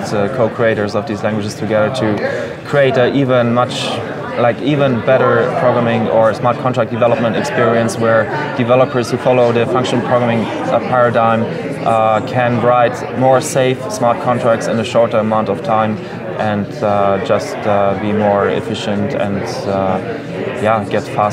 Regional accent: Germany; also born or lived in Bulgaria; I'm originally from Bulgaria. I grew up in Germany

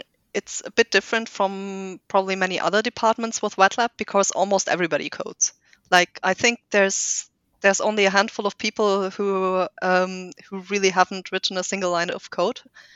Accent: Munich, Bavaria, Germany; also born or lived in Heidelberg; I was born and raised in Munich, then went to Heidelberg for studying, and now I came back for my PhD. I haven't gone very far in the world.

